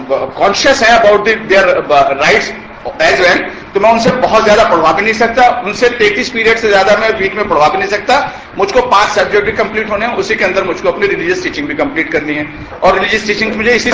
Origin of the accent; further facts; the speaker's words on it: North India, India; میں ایک ایسی زمین سے آیا ہوں حضرات گرامی کہ جہاں پر ہندوستان کی آبادی کا تقریباً 2/3 حصہ رہتا ہے مسلمانوں کا. میرا تعلق نارتھ انڈیا سے ہے